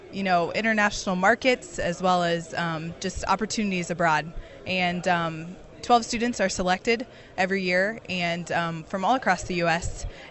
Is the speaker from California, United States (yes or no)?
no; Atlantic, Iowa, United States; I'm from Atlantic, Iowa. It's a small town in southwest Iowa where I grew up on a row crop farm